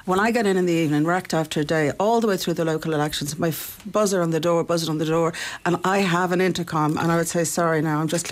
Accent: Dublin, Leinster, Ireland; I grew up in the Phoenix Park, just at the gates of the North Circular Road.

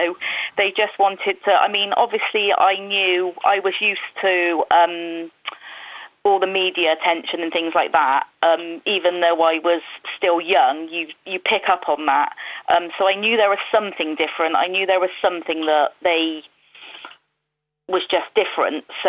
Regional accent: Bristol, South West England, United Kingdom; also born or lived in Oldham; I was 12 days old when I came home from, because obviously I was born up in Oldham. So I was 12 days old when I came home to Bristol.

